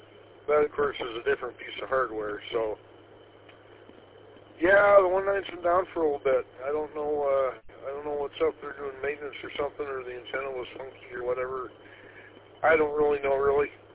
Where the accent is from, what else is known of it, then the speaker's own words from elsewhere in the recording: Gaylord, Michigan, United States; I grew up in Gaylord.